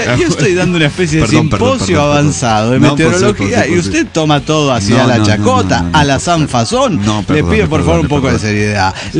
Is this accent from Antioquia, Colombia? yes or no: yes; Medellín, Antioquia, Colombia; de Medellín, Colombia.